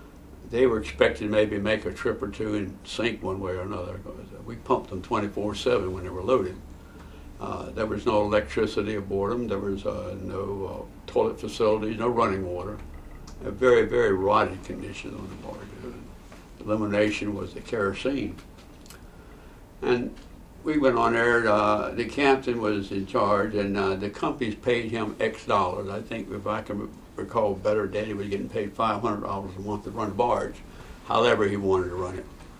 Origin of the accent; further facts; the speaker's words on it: North Carolina, United States; I'm from North Carolina. I started working on barges, I guess, back in 1942 at 10 years old.